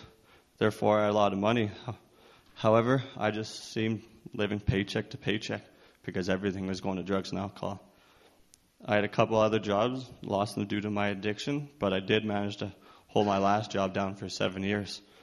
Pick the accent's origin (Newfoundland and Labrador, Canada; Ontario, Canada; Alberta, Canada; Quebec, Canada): Alberta, Canada; Lamont; also born or lived in Sundre; I was born in Sundre, Alberta, but we moved up to a farm northeast of Lamont, Alberta, when I was four, so in 96.